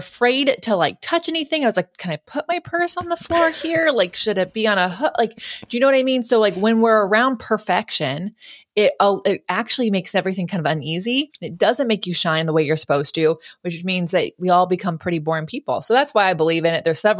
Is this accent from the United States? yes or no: yes; Lodi, California, United States; But I'm from Lodi, California, which is outside the Bay Area. A lot of people commute from Lodi to the Bay Area, which is an awful commute.